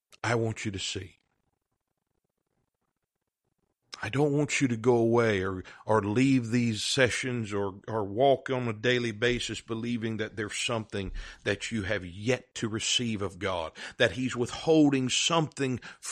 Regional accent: South Carolina, United States; now in Arkansas, United States; In the South, where I'm from, we call that baloney. I live in Arkansas now, but I'm from South Carolina.

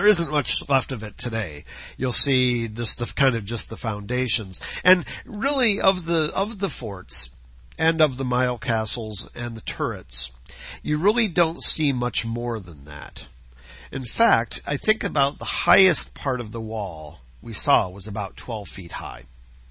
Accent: Cleveland, Ohio, United States; In a lot of ways, it reminds me of my hometown of Cleveland, Ohio, in that you have a city that has actually lost a lot of population since its heyday.

